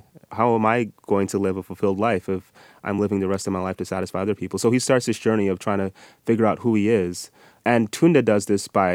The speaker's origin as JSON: {"language": "English", "region": "Utah", "country": "United States", "tie": "born or raised there", "said": "So I experienced something similar when I was quite young, growing up in Utah."}